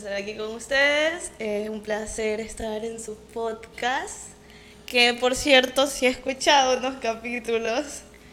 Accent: Quevedo, Los Ríos, Ecuador; soy de Ecuador, soy de la costa, soy

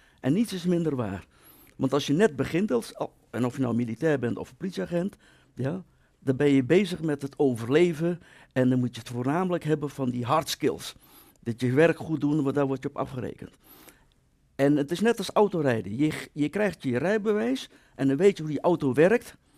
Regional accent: Netherlands; En wij als Nederlander, wij willen heel snel zaken doen.

